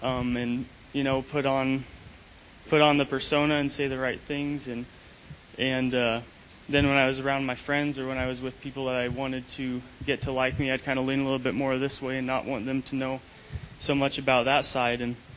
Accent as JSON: {"language": "English", "town": "Ainsworth", "region": "Nebraska", "country": "United States", "tie": "born or raised there", "said": "I was born and raised in Ainsworth, Nebraska, and I was fortunate enough to be raised in a Christian home."}